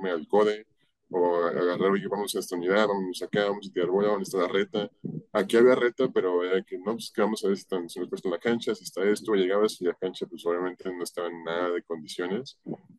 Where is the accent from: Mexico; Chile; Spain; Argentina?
Mexico; Guadalajara, Jalisco; Siempre me veían como el tapatío, el tapatío, el tapatío, el tapatío. Y al principio yo adopté esa identidad porque pues me identificaba como un niño de 15 años, pues yo nunca había vivido en Colima, ¿no?